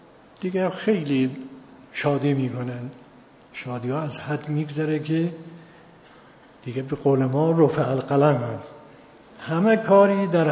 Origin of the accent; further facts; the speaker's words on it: Iran; فهمیده من ایرانی هستم از لباسم باید